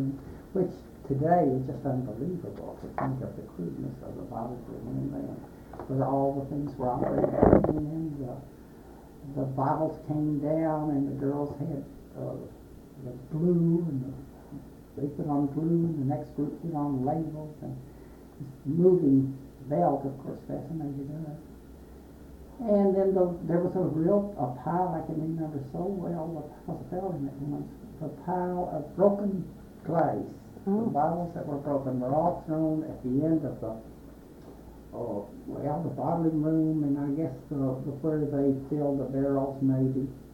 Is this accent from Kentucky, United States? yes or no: yes; Kentucky, United States; born there; Well, I was born in Nelson County early times, which was just a little settlement with a store and a distillery and a post office.